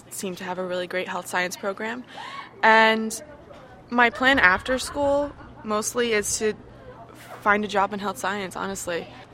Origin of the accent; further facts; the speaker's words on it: Keene, New Hampshire, United States; I am from Keene, New Hampshire.